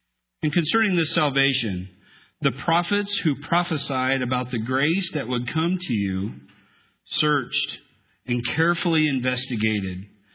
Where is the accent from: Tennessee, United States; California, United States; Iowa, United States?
Iowa, United States; Mount Pleasant; now in Ankeny, United States; from Ankeny, originally from Mount Pleasant.